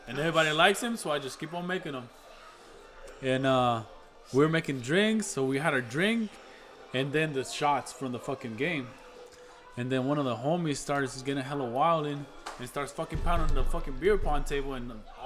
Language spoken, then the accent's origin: English; La Palma, Mexico; We're from La Palma in Mexico, you know, so we drink a lot too.